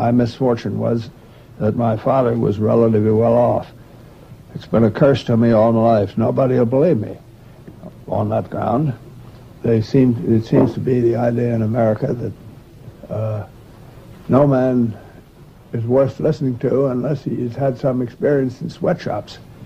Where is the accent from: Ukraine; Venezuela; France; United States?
United States; Baltimore, Maryland; born there; I was born on Lexington Street in Baltimore near Fremont.